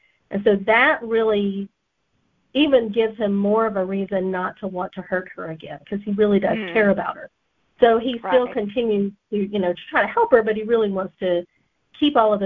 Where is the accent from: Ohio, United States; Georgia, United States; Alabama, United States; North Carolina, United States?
Georgia, United States; And they have regional offices all over Georgia. And one of those is in my hometown.